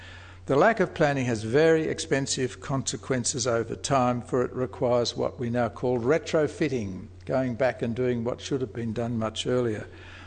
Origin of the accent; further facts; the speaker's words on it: Armidale, New South Wales, Australia; I grew up in One Armidale.